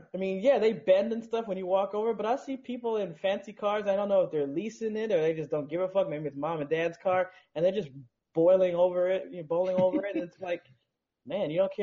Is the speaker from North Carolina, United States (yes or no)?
no; Miami, Florida, United States; I'm committed because you know we are from Miami originally, even though you're not in Miami anymore at the moment.